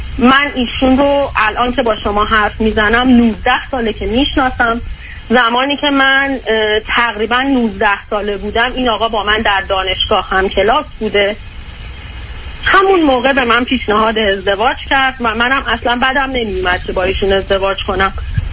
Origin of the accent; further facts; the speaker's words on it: Iran; moved away; من فکر کردم من از ایران میام بیرون خیلی زندگی بهتری میکنم